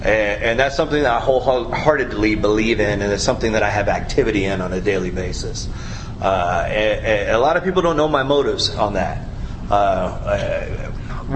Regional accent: Oklahoma, United States; And I came out here from Oklahoma, got sober in Oklahoma.

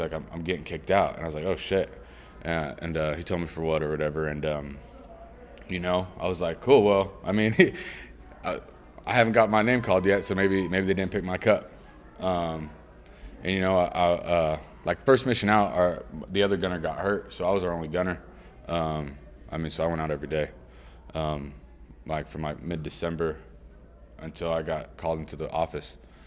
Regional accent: California, United States; I mean, I'm a hippie from California.

